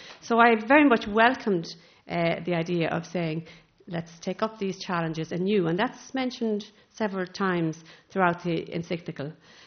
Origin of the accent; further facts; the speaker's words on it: Dunmore, Connacht, Ireland; When I was growing up in Galway in the 1960s in a place called Dunmore